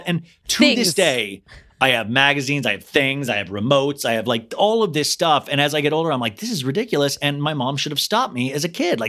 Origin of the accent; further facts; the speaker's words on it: Kansas, United States; Well, I grew up in Kansas, so it wasn't like